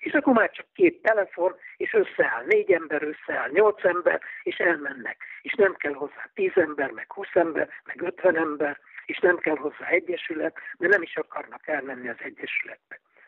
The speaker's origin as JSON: {"language": "Hungarian", "country": "Hungary", "said": "magyar vagyok, és 95 éve itt élek"}